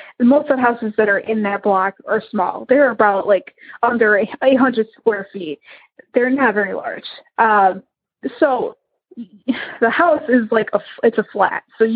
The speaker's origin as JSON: {"language": "English", "region": "Illinois", "country": "United States", "said": "I am from Illinois."}